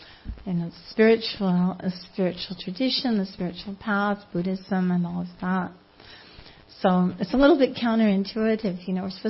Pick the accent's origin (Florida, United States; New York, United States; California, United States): California, United States; Malibu; I grew up in Malibu, and the nearest public library was Santa Monica